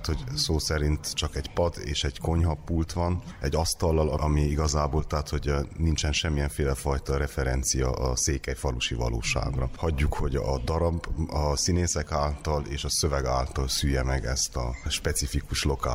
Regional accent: Sfântu Gheorghe, Covasna, Romania; Amúgy én jó magam csepsi-szentgyörgyi származású vagyok, úgyhogy a székelyfalu nagyon közel áll hozzá.

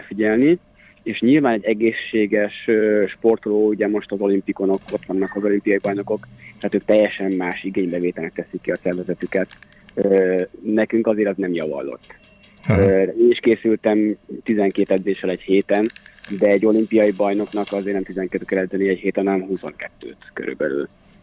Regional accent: Hajdúböszörmény, Hajdú-Bihar, Hungary; azt én annól azért találtam meg, mert Hajdúpösszeményből származom

